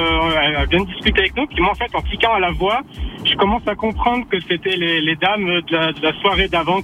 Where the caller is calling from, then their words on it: Rolle, Vaud, Switzerland; Là, je suis sur la route, j'arrive chez moi à Rol.